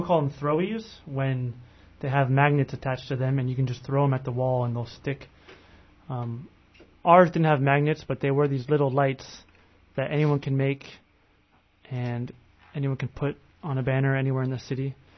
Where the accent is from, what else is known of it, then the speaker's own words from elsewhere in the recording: San Diego, California, United States; I'm from San Diego, California